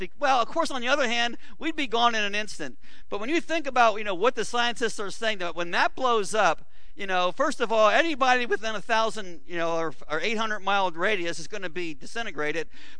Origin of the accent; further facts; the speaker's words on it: Milford, Delaware, United States; I grew up down in Delaware, you know, Milford.